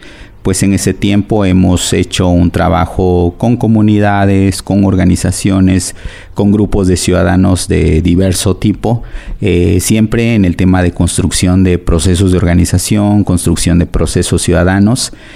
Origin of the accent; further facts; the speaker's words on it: Oaxaca, Mexico; Yo soy oaxaqueño, originario de la ciudad de Oaxaca, nací en el año de 1970.